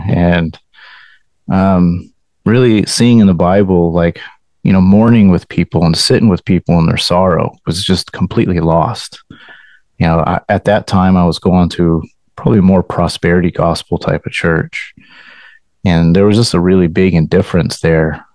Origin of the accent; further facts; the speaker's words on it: California, United States; I'm from Southern California, conservative. Our votes don't count.